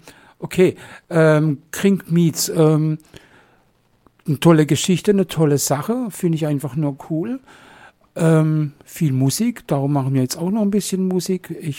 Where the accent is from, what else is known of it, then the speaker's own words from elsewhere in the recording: Au am Rhein, Baden-Württemberg, Germany; Bei uns in Auer am Rhein unten im Zollhaus.